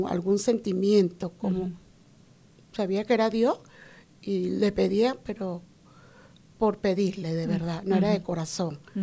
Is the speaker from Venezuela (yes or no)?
yes; La Guaira, Venezuela; Del estado de La Guaira, una ciudad muy hermosa, una ciudad de playa, una ciudad de costa